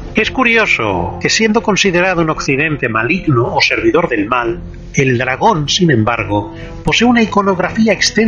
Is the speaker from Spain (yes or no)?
yes; Barcelona, Catalonia, Spain; born there; Barcelona, por ser mi ciudad natal